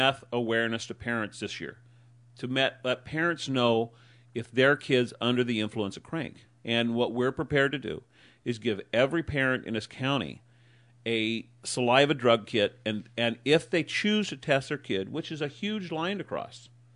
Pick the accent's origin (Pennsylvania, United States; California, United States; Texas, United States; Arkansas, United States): California, United States; Garberville; people that I've known my entire life because I was raised in Garberville